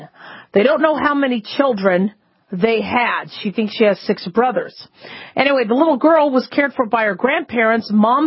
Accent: Phoenix, Arizona, United States; I mean, I've lived in extreme heat most of my life because I grew up in Phoenix.

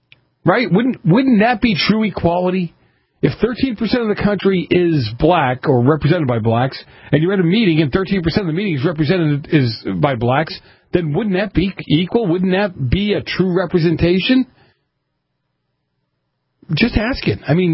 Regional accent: Boston, Massachusetts, United States; I grew up in Boston, went to New Hampshire on a regular basis.

